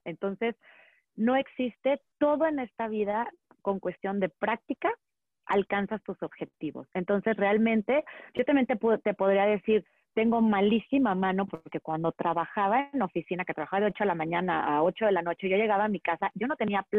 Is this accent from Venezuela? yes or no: no; Monterrey, Nuevo León, Mexico; yo crecí en Monterrey, pero siempre muy apegada a mi familia, era de rancho.